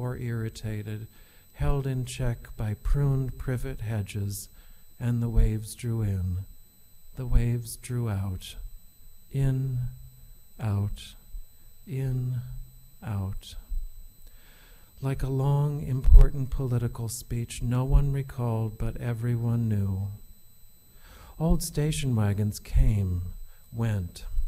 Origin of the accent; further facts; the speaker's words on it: Minneapolis, Minnesota, United States; I'm 42, so the early memories that I have growing up in America was the Vietnam War.